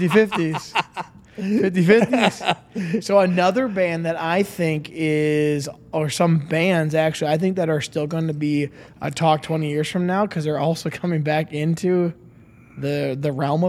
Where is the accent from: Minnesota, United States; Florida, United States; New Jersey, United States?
Minnesota, United States; So even though we're from Minnesota, I don't know much about … other than some of his songs.